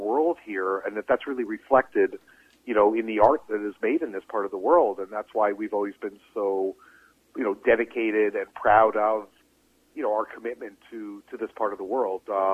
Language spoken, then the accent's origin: English; Canada; I mean, we're all Canadian.